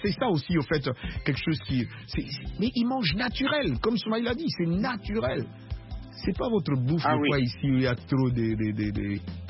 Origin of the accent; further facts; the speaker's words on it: Dakar, Senegal; Ah oui, tu te rappelles, non, là-bas chez nous à Dakar.